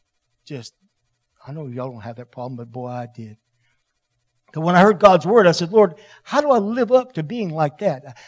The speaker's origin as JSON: {"language": "English", "town": "Shreveport", "region": "Louisiana", "country": "United States", "said": "I'm a Yankee from Shreveport. Had to leave Shreveport and run hide in Bossier because I was in trouble with the law."}